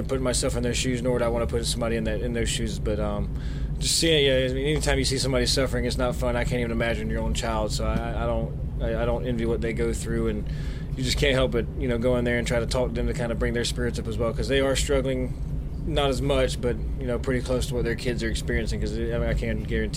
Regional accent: Effingham County, Georgia, United States; I got up early yesterday back home in my hometown of Effingham County, Georgia, then went to Savannah.

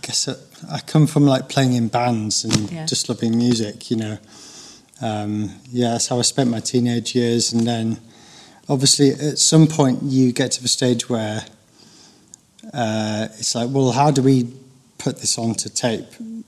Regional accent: Lincoln, East Midlands, United Kingdom; I am from a town called Lincoln in the East Midlands of England. It's a lovely town

